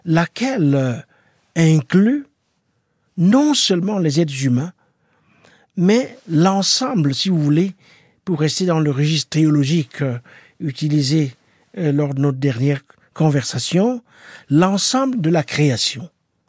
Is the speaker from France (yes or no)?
no; Cameroon; moved away; Moi, j'ai grandi au Cameroun à l'époque où on prenait au sérieux l'idée de construire son propre pays.